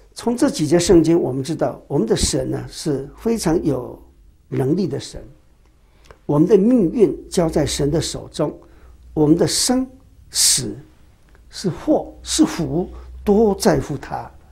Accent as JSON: {"language": "Chinese", "country": "Taiwan", "said": "那我们台湾人的神也更多。单单我们一个客厅呢，那个神就一大堆了"}